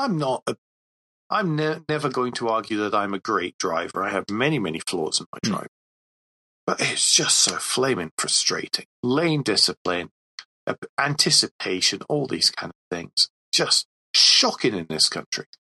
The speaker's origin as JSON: {"language": "English", "region": "Scotland", "country": "United Kingdom", "said": "Okay, as a Scot, I think that's fantastic."}